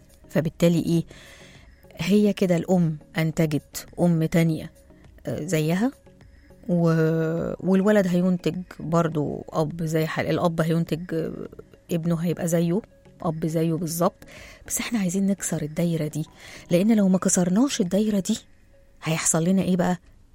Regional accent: Egypt; الكبت يولد الانفجار، معروف بقى الجملة دي عندنا في مصر.

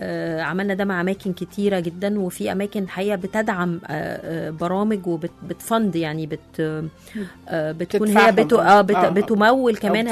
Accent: Egypt; فيمكن عايزة كمان أحط دايما صورتنا كمصريين في الخارج في الإطار الصحيح

